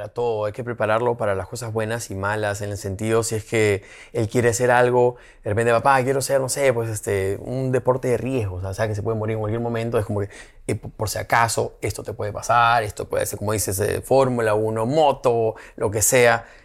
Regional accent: Lima, Peru; yo vivo solo desde los 18 años. Mis papás, yo vengo de Lima, de Perú

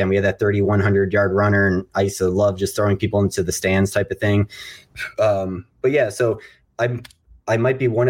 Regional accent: Cleveland, Ohio, United States; growing up in Cleveland, my family's from Pennsylvania, so they always thought I'd go to Penn State.

